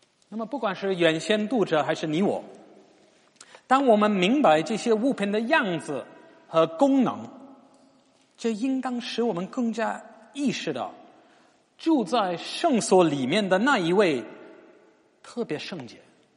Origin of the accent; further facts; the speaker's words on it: United Kingdom; Chinese is a second language; 反正我们英国人会想到野营旅行，或者音乐节，或者婚礼婚宴所使用的大帐篷